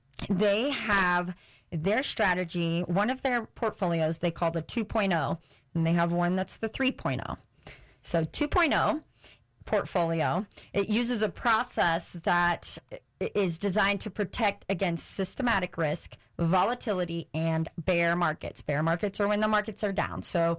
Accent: Indiana, United States; I just am familiar with Ohio. I'm from Indiana, but that's not why I chose them.

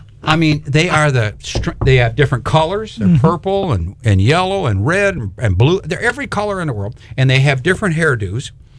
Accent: Detroit, Michigan, United States; But I'm a city kid, born and raised in Detroit, you know, where there's concrete and bushes.

